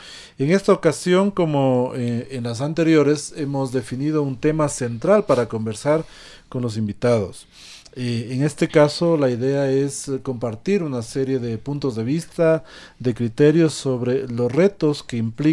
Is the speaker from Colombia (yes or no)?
no; Ecuador; nos hemos ido olvidando como sociedad ecuatoriana sobre este objetivo que nos habíamos planteado conjuntamente